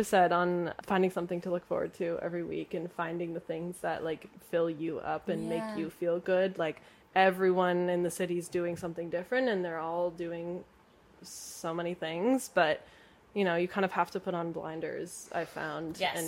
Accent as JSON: {"language": "English", "town": "Marblehead", "region": "Massachusetts", "country": "United States", "tie": "born or raised there", "said": "like, in my hometown, like, in Marblehead, Mass, it's like, okay, there's, like, a couple good restaurants you could go"}